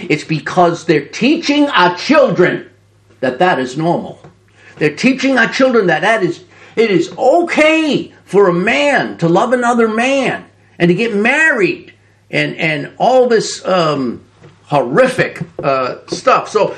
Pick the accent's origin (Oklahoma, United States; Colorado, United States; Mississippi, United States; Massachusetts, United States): Massachusetts, United States; Boston; I was born and raised in Boston, as you know, and Red Sox diehard fan.